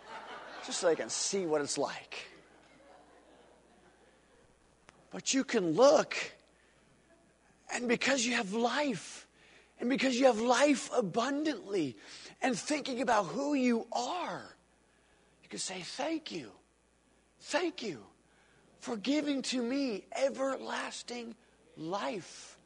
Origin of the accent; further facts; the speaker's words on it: United States; because I'm American.